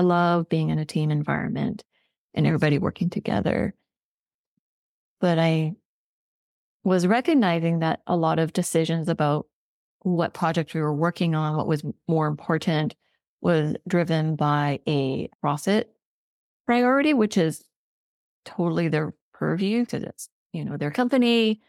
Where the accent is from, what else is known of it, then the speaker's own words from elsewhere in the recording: Richmond, British Columbia, Canada; I mean, I grew up in Richmond, so I know a lot of roads in Richmond and Vancouver.